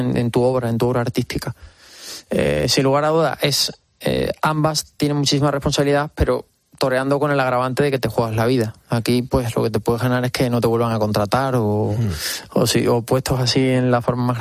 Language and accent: Spanish; Extremadura, Spain; Mi tierra es mi raíz, es la esencia de lo que soy. Huelo a encina, a bellotas, a campo, Extremadura, ¿no? Donde yo realmente me gusta estar. Yo soy una persona muy, muy de campo. Estoy aquí en la urbe, ¿no? La gran urbe